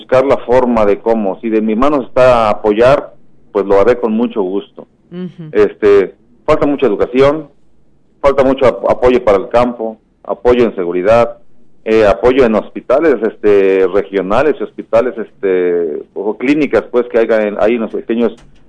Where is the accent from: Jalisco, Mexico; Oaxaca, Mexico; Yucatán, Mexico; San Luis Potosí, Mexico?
Jalisco, Mexico; Ameca; Soy originario de Ameca, Jalisco. Aquí he trabajado toda mi vida.